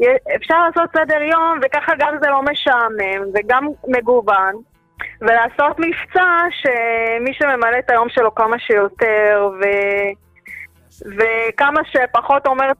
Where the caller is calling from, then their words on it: Jerusalem, Jerusalem District, Israel; אני מירושלים, באזור של בית וגן.